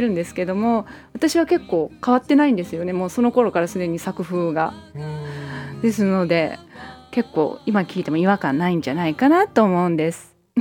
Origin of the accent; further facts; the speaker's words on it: Germany; 子供の頃はドイツに住んでまして、はい、帰国子女なんですね、うん、ですので結構ドイツの文化で育ったところがありますので